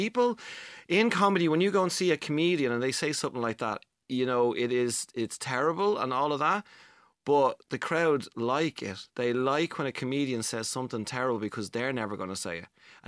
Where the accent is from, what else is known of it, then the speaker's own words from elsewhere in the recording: Dublin, Leinster, Ireland; Well, because I'm from Dublin.